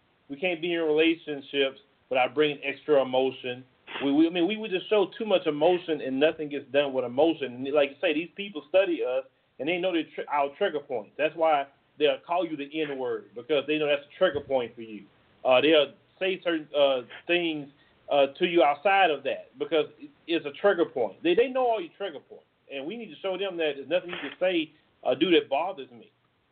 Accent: Texas, United States; Yeah, I'm from Texas.

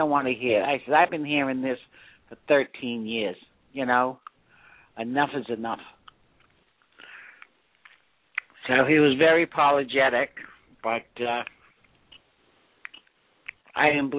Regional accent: Massachusetts, United States; Massachusetts.

